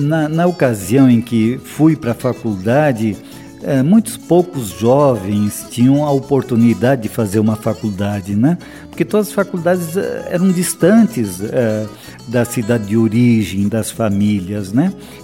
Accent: Três Passos, Rio Grande do Sul, Brazil; born there; Eu nasci em Três Passos, Rio Grande do Sul.

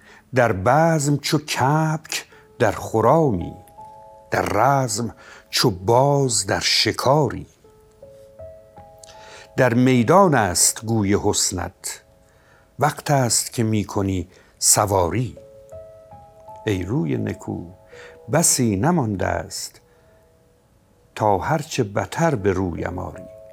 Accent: Neyshabur, Razavi Khorasan, Iran; چون اهل اصفهان نیستم، ولی انس تو با من از بین نمیره. یا من یه دفعه به عالم کودکیم برم مثلا نیشابوری با شما صحبت کنم

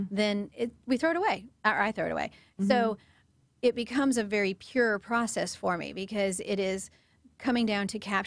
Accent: Nebraska, United States; also born or lived in Texas; So I lived in the Midwest growing up. I grew up in Nebraska.

